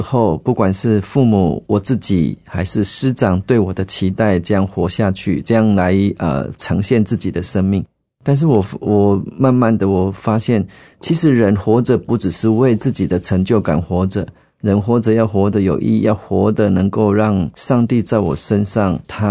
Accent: Changhua County, Taiwan; 我是彰化人，我们彰化地区每年都会有办那种圣经考试

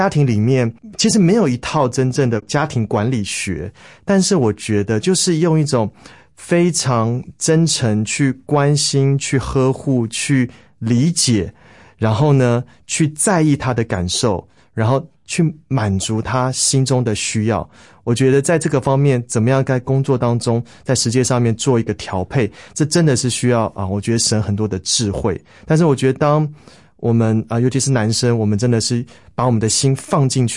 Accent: Keelung, Taiwan; 而且我从小在基隆长大，那基隆就是每天下雨，所以我就觉得台湾这个环境我不是很喜欢

